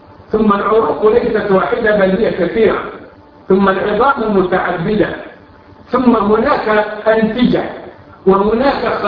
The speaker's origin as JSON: {"language": "Arabic", "country": "Egypt", "said": "أنبا شنودة عندنا في مصر"}